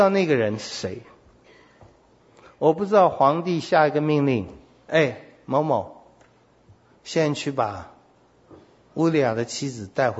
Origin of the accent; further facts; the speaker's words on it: China; 我们中国人恐怕就上吊自杀嘛，这是最好的办法。